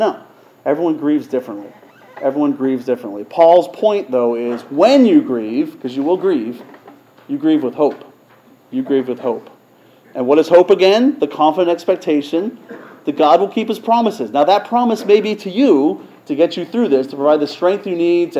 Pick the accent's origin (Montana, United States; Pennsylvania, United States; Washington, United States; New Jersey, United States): Pennsylvania, United States; The person is in my hometown in Pennsylvania